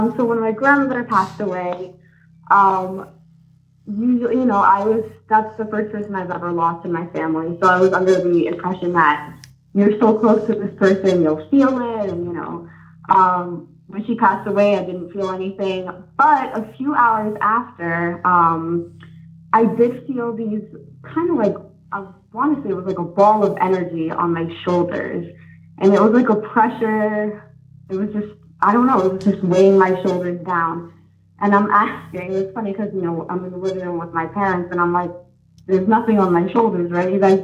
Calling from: New York, United States; I am calling from Westchester County in New York.

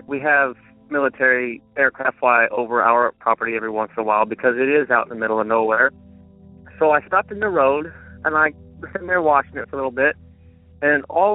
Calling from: Texas, United States; I'm calling from Texas, but this story happened in Missouri around 2014, 2013-ish.

